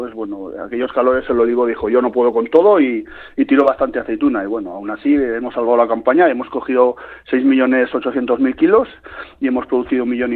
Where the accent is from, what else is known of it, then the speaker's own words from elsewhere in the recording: Arellano, Navarre, Spain; yo soy de Arellano, en mi pueblo había trujal también, un trujal pequeñico.